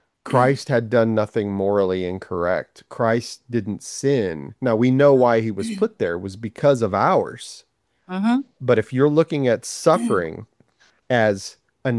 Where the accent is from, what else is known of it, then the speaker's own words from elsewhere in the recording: the South, United States; We're from the South, so that's how we talk.